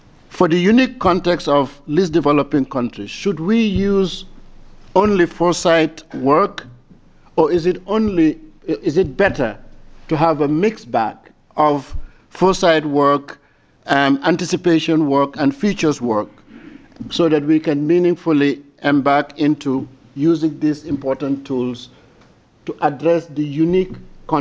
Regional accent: Gambia; I'm the chair of the CSTD, and I'm from the Gambia.

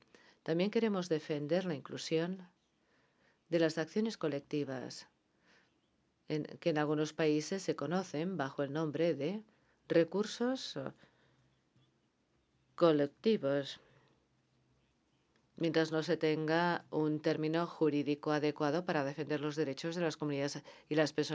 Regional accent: Senegal; soy de Senegal.

